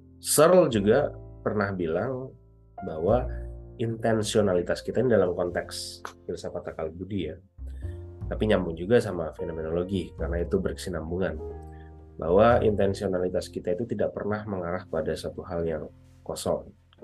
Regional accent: West Nusa Tenggara, Indonesia; orang Lombok, itu ke dalam sebuah kurung

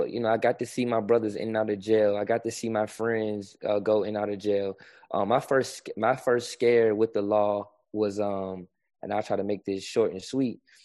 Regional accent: Richmond, Virginia, United States; I grew up around people getting murdered and killed. I grew up in Richmond, Virginia, the murder capital.

